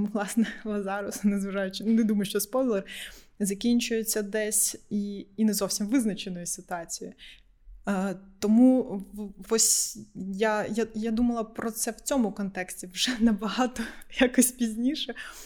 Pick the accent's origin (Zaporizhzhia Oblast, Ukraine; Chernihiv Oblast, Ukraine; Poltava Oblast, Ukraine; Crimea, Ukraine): Crimea, Ukraine; оскільки я з Криму, я маю говорити про Крим.